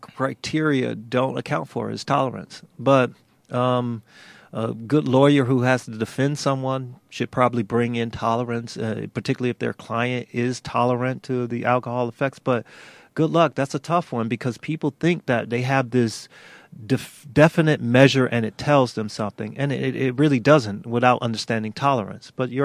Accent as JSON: {"language": "English", "town": "Miami", "region": "Florida", "country": "United States", "said": "Yeah, yeah. I'm from Miami, so."}